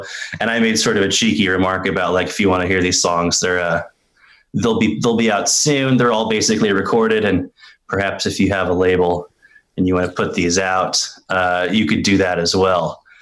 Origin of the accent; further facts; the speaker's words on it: San Antonio, Texas, United States; also born or lived in Dallas / Austin; I grew up there for a good long time. San Antonio was cool. Got a lot of formative experiences and years in there. And I moved to Austin when I wa